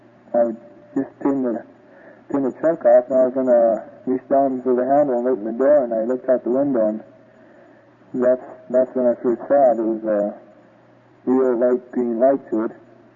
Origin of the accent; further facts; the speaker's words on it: Alberta, Canada; from Taborn in Alberta.